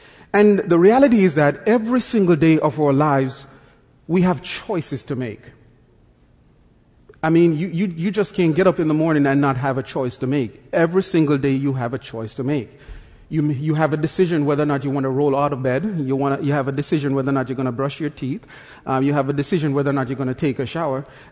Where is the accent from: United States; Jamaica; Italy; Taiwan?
Jamaica; I'm from Jamaica, so anything below 60 degrees is just not happening for me